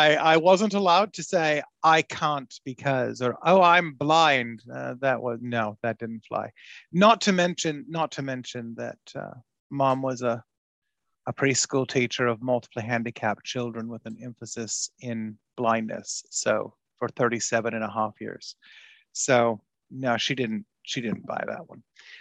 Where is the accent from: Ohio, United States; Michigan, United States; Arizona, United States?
Arizona, United States; moved away as an adult; also born or lived in Tempe, Arizona / Houston, Texas / Las Vegas, Nevada; I was born and grew up in Arizona. I was born in Tempe, Arizona, which is known for ASU. And then I lived in Scottsdale and Phoenix as a child.